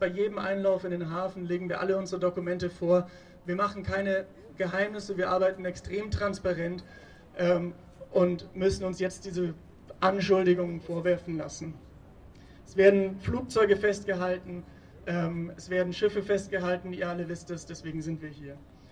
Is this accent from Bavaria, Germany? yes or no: yes; Bavaria, Germany; Ich komme aus Bayern.